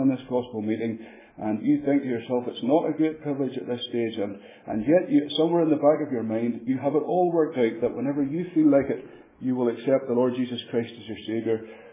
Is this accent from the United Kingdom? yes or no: yes; Northern Ireland, United Kingdom; now in Fife, United Kingdom; how I was born and brought up in Northern Ireland and how I've ended up to be in Fife. We have been here now we've lived in Fife for 3 years